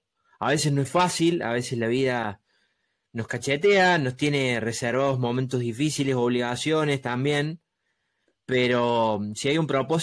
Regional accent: San Martín de los Andes, Neuquén, Argentina; en mi ciudad natal, que es San Martín de los Andes

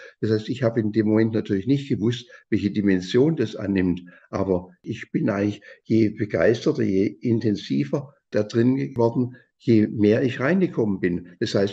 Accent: West Germany, Germany; Und ich war ja Westdeutscher mit einem bundesrepublikanischen Pass und Ausweis.

